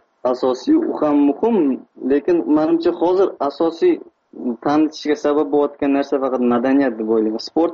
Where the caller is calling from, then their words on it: Almaty, Kazakhstan; Almaty, Qozog'iston.